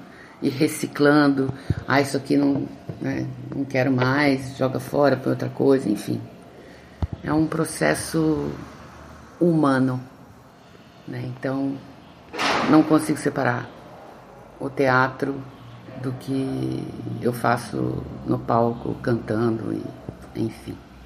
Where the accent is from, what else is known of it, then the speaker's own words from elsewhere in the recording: Londrina, Paraná, Brazil; aí de Londrina, minha terra, que eu amo tanto